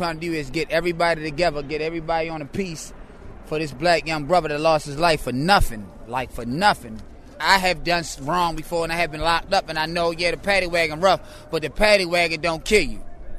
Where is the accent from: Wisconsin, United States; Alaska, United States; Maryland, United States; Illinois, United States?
Maryland, United States; Baltimore; I've traveled a lot, but I ain't traveled too much. I done went to D.C., Delaware, but I'm born and raised in Baltimore. That's all I know